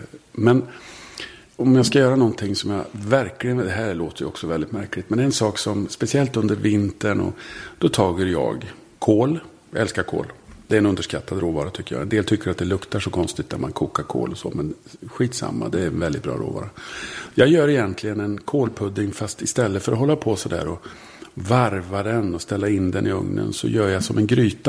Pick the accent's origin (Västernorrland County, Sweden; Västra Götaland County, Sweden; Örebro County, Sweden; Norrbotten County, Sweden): Örebro County, Sweden; Degerfors; Jag är från Degerfors och det är en arbetarkommun. Så att det är rött.